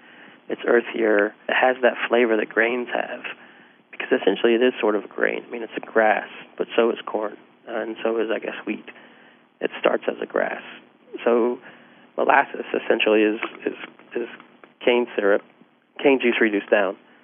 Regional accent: Wise County, Virginia, United States; these seeds originated from my hometown of Wise County, Virginia.

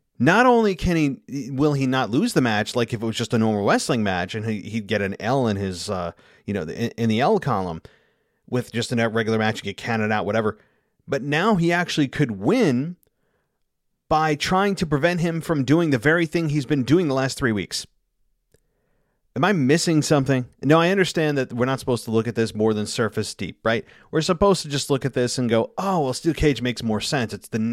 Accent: Albany, New York, United States; And again, guys, this is my hometown.

